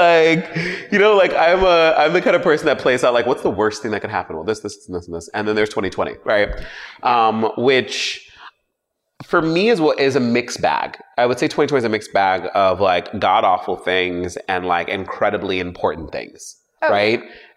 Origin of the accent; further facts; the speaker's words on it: New York City, New York, United States; I'm originally from New York City and lived in Brooklyn before moving here.